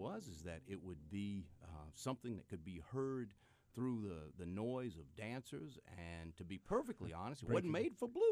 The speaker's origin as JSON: {"language": "English", "region": "Mississippi", "country": "United States", "tie": "born or raised there", "said": "Well, I'm from Mississippi and grew up around the music."}